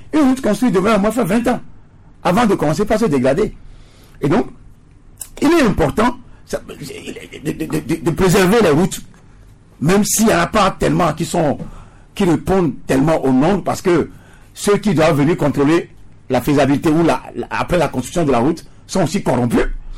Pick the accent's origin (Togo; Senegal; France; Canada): Togo; Le Moro Naba au Burkina ne fera jamais ça. Pourquoi c'est chez nous au Togo?